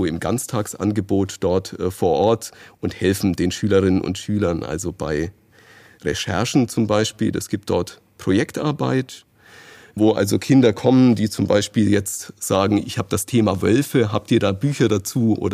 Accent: Bamberg, Bavaria, Germany; now in Dresden, Germany; Ich komme aus der Nähe von Bamberg

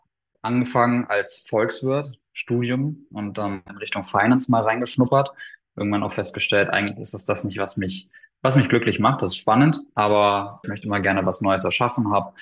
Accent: Munich, Bavaria, Germany; Bin Münchner Kind, hier aufgewachsen, lebe hier schon sehr, sehr lange und sehr, sehr glücklich.

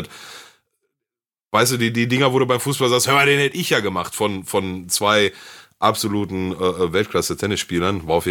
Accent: North Rhine-Westphalia, Germany; wie man so schön bei uns im Ruhrgebiet sagt.

